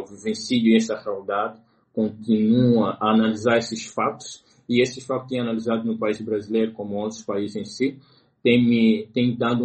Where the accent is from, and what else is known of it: Angola